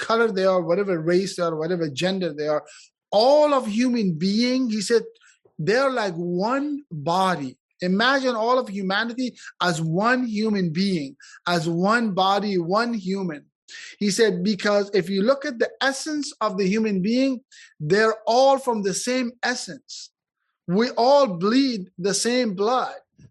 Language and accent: English; Afghanistan; I grew up in Afghanistan, and I grew up during war most of my life.